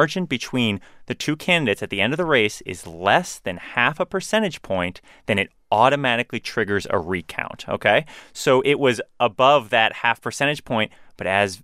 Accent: St. Petersburg, Florida, United States; I'm from St. Petersburg, Florida, so I was watching these very, very closely.

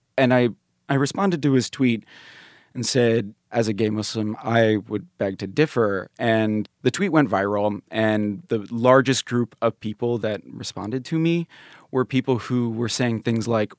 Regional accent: Virginia, United States; born there; I was born in Virginia.

